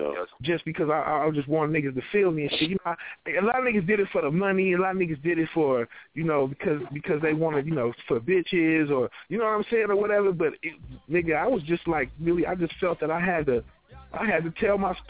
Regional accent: Texas, United States; born there; I was born out in Texas.

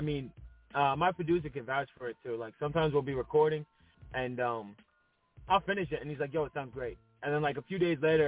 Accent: Patchogue, New York, United States; Man, I'm from Patchogue, Long Island. You know, Long Island, New York, to be exact. And you know, it's like it's a nice little town, you know.

